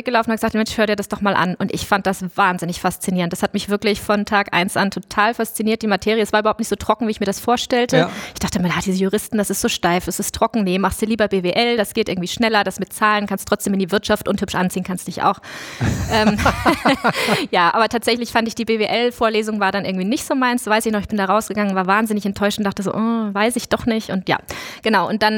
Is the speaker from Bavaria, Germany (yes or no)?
no; Rhineland-Palatinate, Germany; Ich komme nicht aus der Gegend, ich komme aus der Pfalz ursprünglich tatsächlich